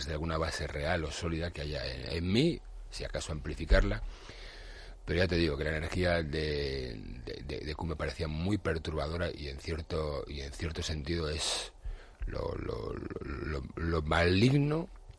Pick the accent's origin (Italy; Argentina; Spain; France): Spain; Galicia; en mi tierra, en Galicia